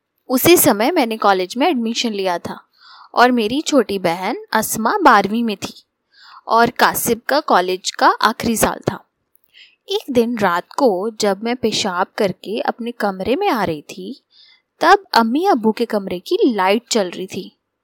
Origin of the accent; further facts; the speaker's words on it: Uttar Pradesh, India; मैं उत्तर प्रदेश की रहने वाली हूँ